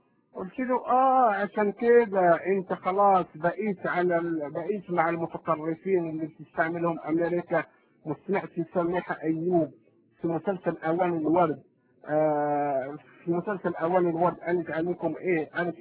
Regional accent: Morocco; now in Montreal, Canada; المهم هاجرت من المغرب، جيت على كندا في مدينة مونتريال

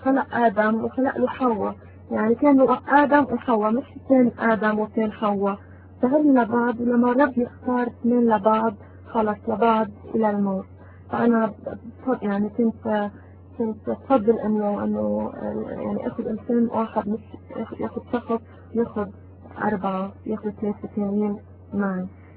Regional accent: Lebanon; أنا مش من سوريا، أنا من لبنان، أنا لبنانية.

